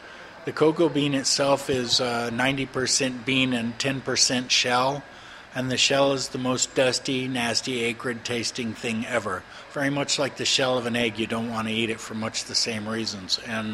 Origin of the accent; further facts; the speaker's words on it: United States; and I'm an American, so don't get me wrong on